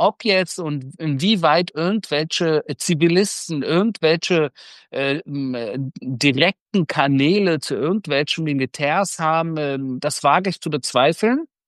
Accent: Berlin, Germany; Ich bin in Göttingen geboren und Berlin aufgewachsen, aber meine Eltern sind beide aus dem Iran und das bedeutet im Endeffekt, dass ich in einem persischen Haus groß geworden bin in Berlin. Das heißt, persisches Essen, persische Teppiche, persische Musik, persische Sprache.

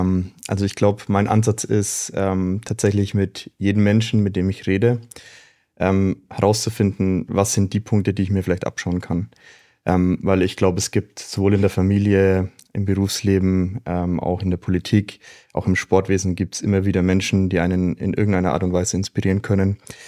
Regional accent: Bavaria, Germany; born there; accent: Franconian; gebürtiger Franke. Man wird es wahrscheinlich hören, kann ich nicht verstecken, muss ich aber auch nicht.

